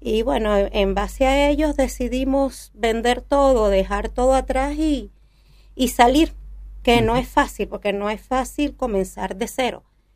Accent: Venezuela; moved away; Como todos venezolanos, todos los que hemos estado acá, todos los que nos vemos en esto, saben que no es fácil.

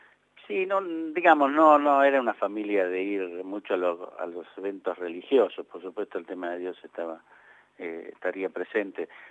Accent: San Martín, Buenos Aires Province, Argentina; Bueno, yo nací en San Martín, acá al lado de la capital. En realidad no soy originario porteño. San Martín, que era pegado a la General Paz, y vivía en un lugar que se llama Malaber, está cerca de Villa Ballester

